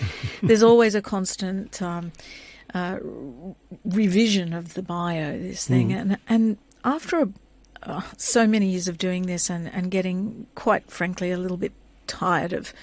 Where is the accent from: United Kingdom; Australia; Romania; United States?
Australia; So I come from Yorta Yorta country on my mother's side. It's a matrilineal heritage, so I call myself a 21st century urban woman who is Yorta Yorta by birth.